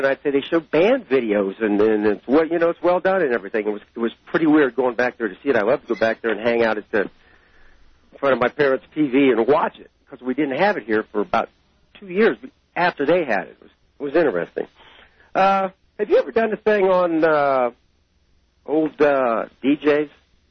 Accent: Columbus, Ohio, United States; when I would travel back to Ohio, I grew up in Columbus, Ohio, and I would travel back there to see my parents

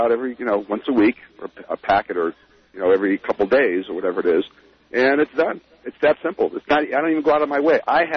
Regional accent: Connecticut, United States; I'm from Connecticut, and it just kind of irritates me that the guy just is a Republican

